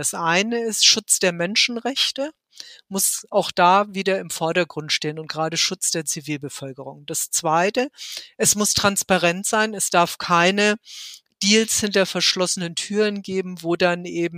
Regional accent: Germany; für mich als Deutsche

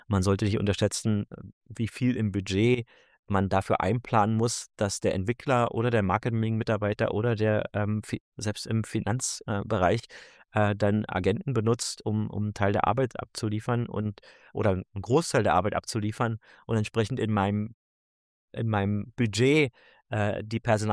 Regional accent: Berlin, Germany; ich hatte auch selber als Berliner nicht die Möglichkeit, zu einem Inkubator in Silicon Valley zu reisen

